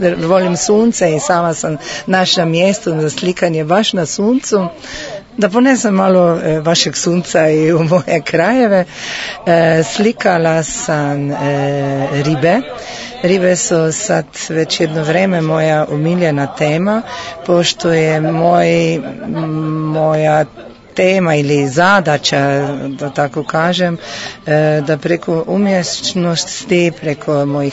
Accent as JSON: {"language": "Croatian", "town": "Radenci", "region": "Mura", "country": "Slovenia", "said": "Dolazim iz Slovenije, tačnije iz Radenaca."}